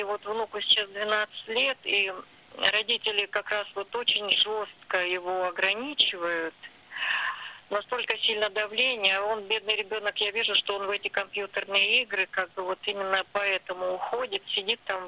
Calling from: Saint Petersburg, Russia; из Санкт-Петербурга.

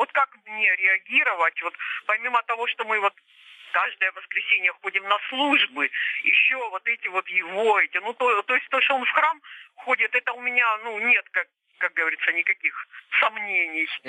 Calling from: Krasnodar Krai, Russia; я из Краснодарского края звоню.

